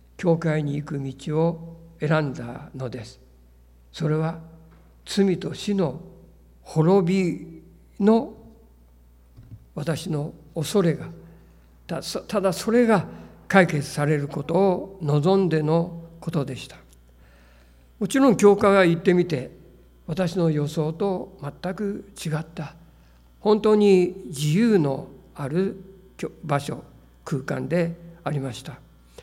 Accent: Matsue, Shimane, Japan; 私は松江市の出身なんですけれども、

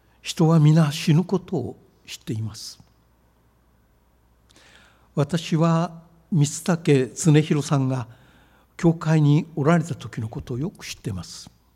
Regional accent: Tokyo, Japan; 私は東京で生まれ育ちましたから、この光景を何度も見てきました。

